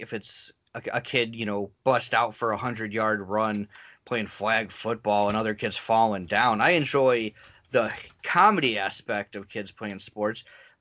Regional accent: Midwest, United States; It's kind of funny that we grew up in the Midwest.

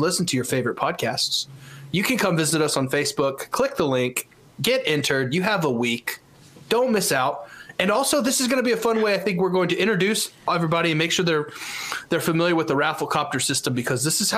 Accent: Texas, United States; You can tell I'm from Texas because I said y'all.

